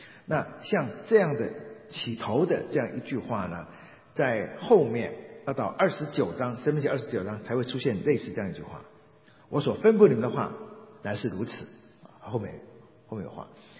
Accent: China; 我们中国人那些各种的庙盖在哪里都是高山嘛

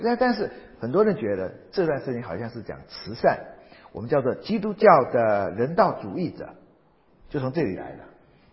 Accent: China; 尤其碰到我们中国人，老的不老的

